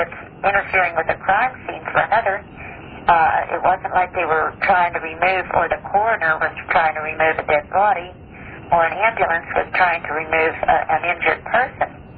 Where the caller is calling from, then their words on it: Pittsburgh, Pennsylvania, United States; I'm calling you from Pittsburgh, Pennsylvania.